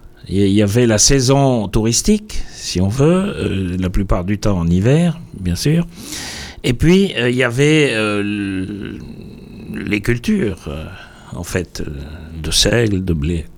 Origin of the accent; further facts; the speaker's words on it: Switzerland; moved away as an adult; now in France; Moi, je suis un breton rapporté, comment est-ce qu'il faut dire ça ? Je suis né en Suisse et j'ai vécu en Suisse pendant 66 ans avant de tomber fou amoureux de la Bretagne, ce qui m'a amené à devenir breton.